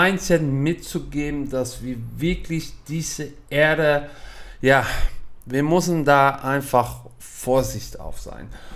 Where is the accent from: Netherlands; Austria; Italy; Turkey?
Netherlands; German is a second language; now in Germany; Man hört es auch ein bisschen. Ich komme aus Holland